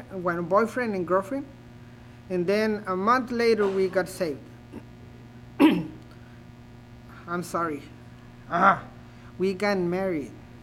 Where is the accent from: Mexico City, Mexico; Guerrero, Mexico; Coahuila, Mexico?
Coahuila, Mexico; Acuña; English is a second language; When I was 15 years old, I start working in a factory in Mexico, the place where we are. Well, we are from Acuña, is the name of the city, the state of Coahuila. Coahuila is the border of Texas. So we live there.